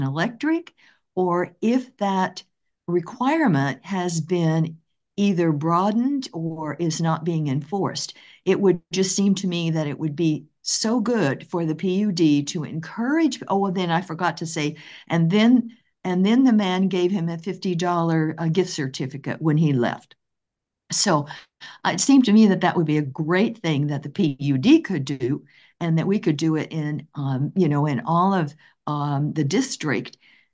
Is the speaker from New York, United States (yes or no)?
no; Edmonds, Washington, United States; I'm from Edmonds, and I'm interested in what Puget Sound Energy is apparently able